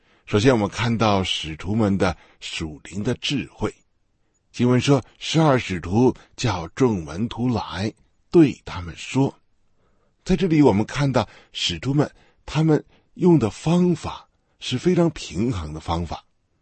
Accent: China; 可能在我们中国人的文化里边啊

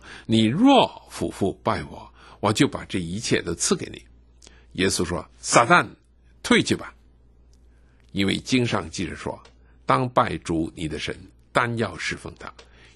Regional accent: China; 你跟我都是中国人，中国人最奇妙的一件事是什么呢？

